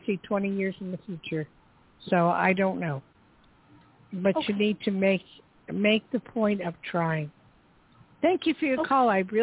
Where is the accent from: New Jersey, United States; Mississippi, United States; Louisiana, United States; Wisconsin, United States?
New Jersey, United States; And I'm originally from Jersey.